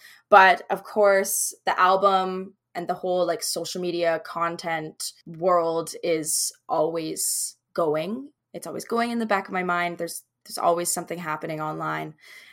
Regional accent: Cranbrook, British Columbia, Canada; because I'm actually from Cranbrook, British Columbia. So Toronto feels like it's like really far away.

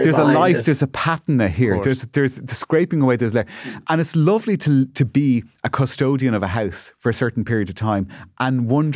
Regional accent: Malahide, Leinster, Ireland; now in Dublin, Ireland; because I grew up in the suburbs of Dublin. I grew up in Malahide, right? Okay. I grew up in a brand new house

